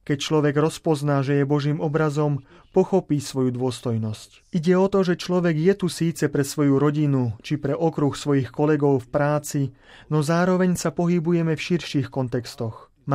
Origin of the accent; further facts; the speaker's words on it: Germany; first language German; Slovak is a second language; Nemusím sa tajiť tým, že nemčina je mojím rodným jazykom, rovnako ako rodným jazykom Svätého Otca.